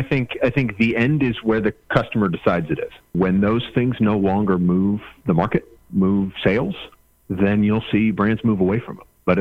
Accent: Kansas, United States; I grew up in Kansas

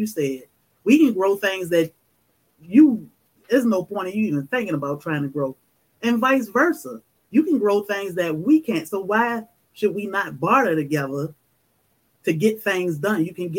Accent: Virginia, United States; I'm from Virginia. When I go back home, it's amazing to see this little garden in my mom's yard and a garden in my brother's yard.

